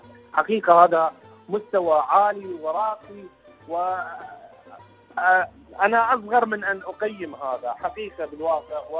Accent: Iraq; من العراق

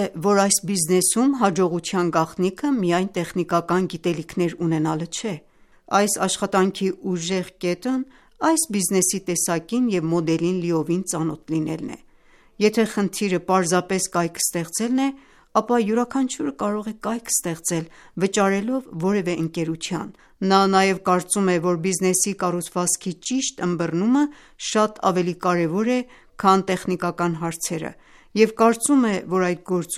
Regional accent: Iran; Armenian is a second language; տաքսու վարորդը, ով նկատեց, որ Իրանից եմ

